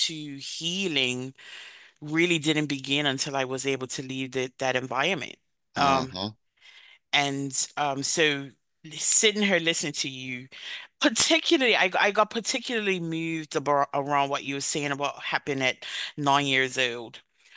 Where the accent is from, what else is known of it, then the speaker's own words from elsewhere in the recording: Bermuda; And I grew up in a very small environment. I grew up in Bermuda. For those who don't know, Bermuda is 21 square miles.